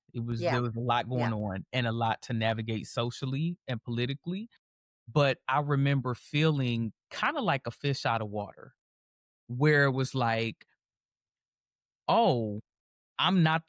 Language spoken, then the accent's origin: English; Detroit, Michigan, United States; So I grew up in Detroit, and we've talked about this.